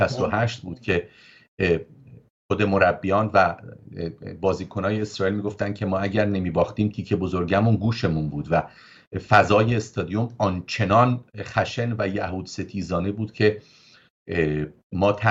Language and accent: Persian; Iran; now in Israel; من این رو به عنوان یک ایرانی اسرائیلی که هم ایران برام عزیزه و هم اسرائیل برام عزیز هست اینو میگم.